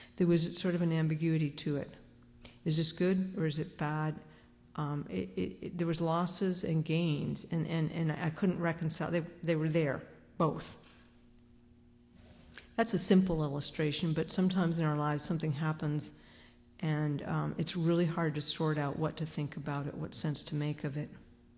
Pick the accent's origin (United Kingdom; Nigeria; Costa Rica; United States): United States; Massachusetts; because I grew up on Cape Cod, but lived in two other foreign countries when in fourth grade and fifth grade, and traveled a lot